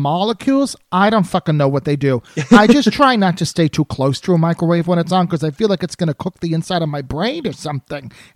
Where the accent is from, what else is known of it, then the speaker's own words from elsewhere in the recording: New Jersey, United States; also born or lived in New York; I grew up in New Jersey. I lived in New York forever.